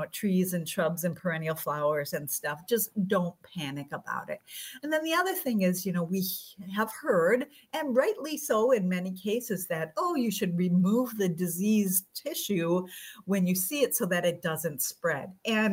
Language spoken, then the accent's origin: English; Plover, Wisconsin, United States; Potato beetles growing up in Plover in the Central Sams area of Wisconsin. You know, potatoes are everywhere.